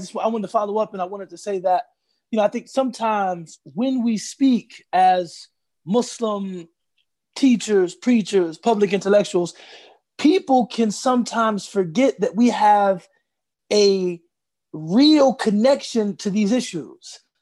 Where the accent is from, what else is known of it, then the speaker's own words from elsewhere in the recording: Chicago, Illinois, United States; And I'm from Chicago.